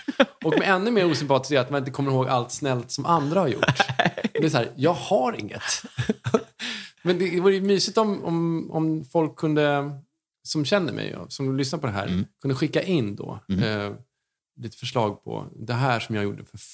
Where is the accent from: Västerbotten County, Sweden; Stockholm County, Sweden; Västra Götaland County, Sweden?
Stockholm County, Sweden; Lidingö; I en första, när man säger att jag är från Lidingö.